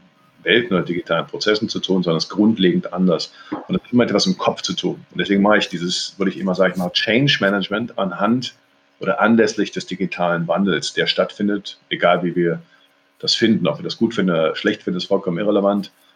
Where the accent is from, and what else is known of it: Cologne, North Rhine-Westphalia, Germany